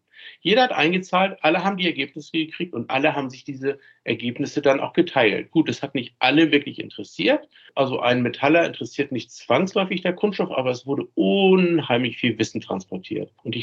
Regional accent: Flensburg, Schleswig-Holstein, Germany; born there; ich bin 57 Jahre alt, in Flensburg geboren. Man hört es so ein bisschen auch an der Sprache.

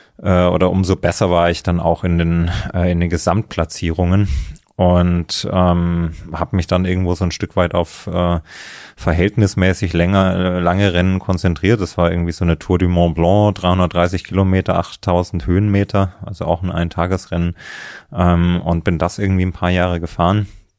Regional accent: Thuringia, Germany; moved away as an adult; ich bin in Thüringen aufgewachsen im Mittelgebirge.

